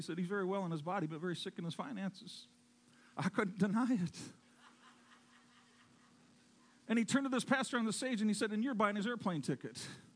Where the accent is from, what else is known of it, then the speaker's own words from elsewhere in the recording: Bradford, Minnesota, United States; growing up in Bradford, Minnesota, population 97. I went to Wisconsin twice and South Dakota twice.